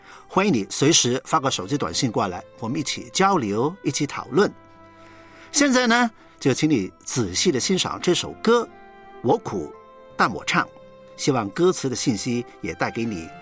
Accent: Guangdong, China; first language Cantonese; Chinese is a second language; 你知道我是个广东人，说粤语，平常都是说粤语的

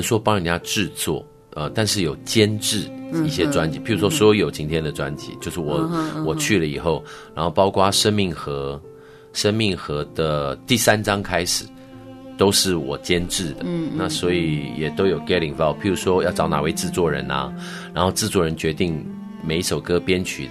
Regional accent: Taiwan; 我是台湾来的

